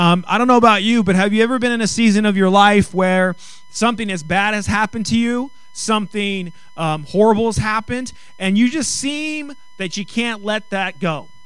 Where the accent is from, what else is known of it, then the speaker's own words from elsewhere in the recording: California, United States; My even though I was from the Bay Area, born in the Bay Area, my mother's from Texas, so we all grew up as Cowboy fans in 49er country.